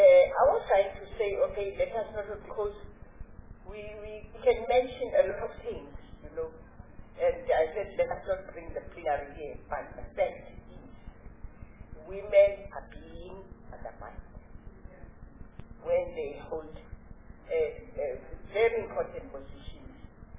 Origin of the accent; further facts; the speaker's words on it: Stutterheim, Eastern Cape, South Africa; also born or lived in King William Town / Shilanda; I was brought up by a Scottish people, Mr. Galloway and Mrs. Galloway in Stutterheim, and King William Town. I was born in Shilanda.